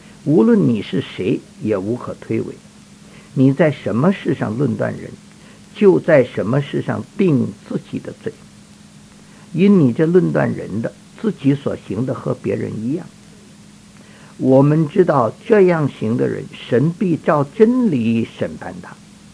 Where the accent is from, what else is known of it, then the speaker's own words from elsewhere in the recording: China; 我们中国人说虎毒不吃子